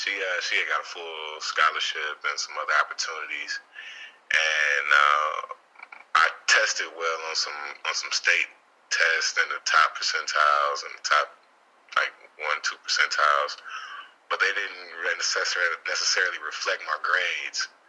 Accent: Pontiac, Michigan, United States; also born or lived in Houston, Texas / Carolina; Born in Houston, Texas, raised in Pontiac, Michigan. But I spent half my life in Carolina, so I've been around a little bit.

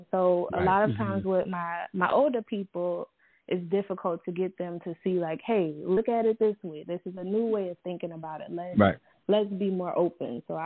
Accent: New Orleans, Louisiana, United States; So I am from New Orleans, Louisiana. You may hear my accent come out a little bit during this conversation.

